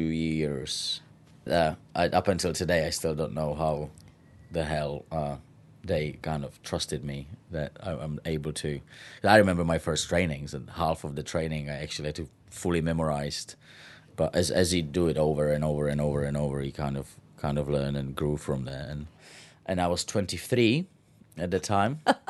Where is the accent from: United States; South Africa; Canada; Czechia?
Czechia; English is a second language; I'm from Czech Republic and I can work here for 2 months because I have to go back to finish my school.